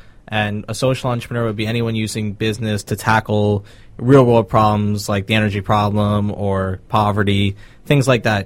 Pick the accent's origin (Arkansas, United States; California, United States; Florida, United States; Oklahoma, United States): Florida, United States; Boca Raton; Well, I'm born and raised in Boca Raton.